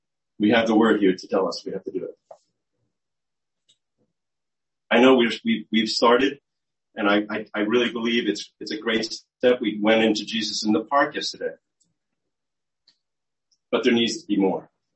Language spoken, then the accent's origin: English; New Jersey, United States; I grew up in New Jersey, and I'm sick and tired of hearing about things going on in Jersey that are contrary to God's word.